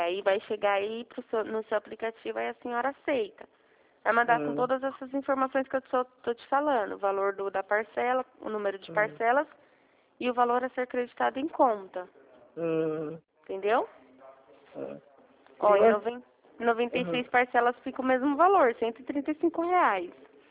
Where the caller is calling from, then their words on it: Campinas, São Paulo, Brazil; Da cidade de Campinas a gente tá.